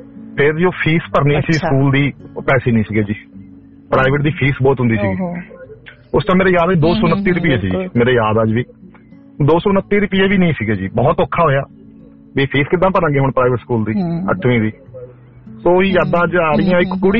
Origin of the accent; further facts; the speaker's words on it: Rajpura, Punjab, India; now in Sydney, Australia; ਇਹ ਮੇਰਾ ਜ਼ਿਲ੍ਹਾ ਪਟਿਆਲਾ ਪੈਂਦਾ ਸੀ, ਮੈਂ ਰਾਜਪੁਰਾ ਤੋਂ।